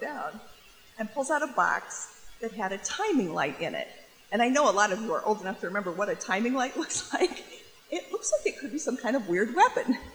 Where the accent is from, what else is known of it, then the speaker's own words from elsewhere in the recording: Berkeley, California, United States; And I said, because we're from Berkeley. You just figured we have drugs.